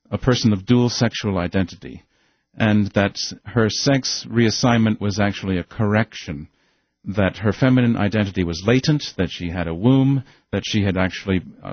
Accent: the South, United States; accent: Southern; I was born and raised in the South, went off to college in the North and lost my Southern accent.

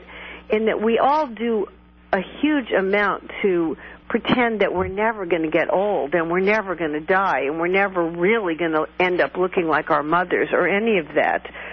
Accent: California, United States; When I was growing up in California, basically the only women who dyed their hair

